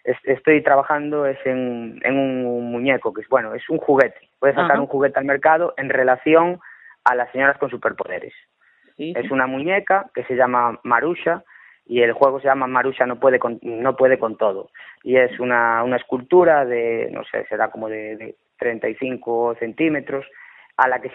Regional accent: Cambre, Galicia, Spain; Y yo soy de Cambre, además.

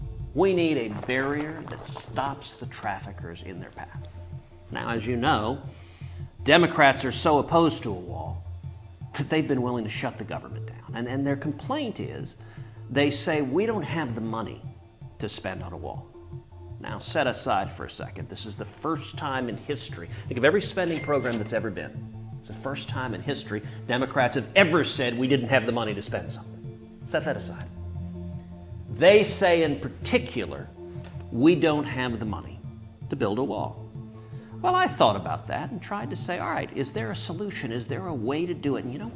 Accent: Texas, United States; My home state of Texas has 1,200 of those miles.

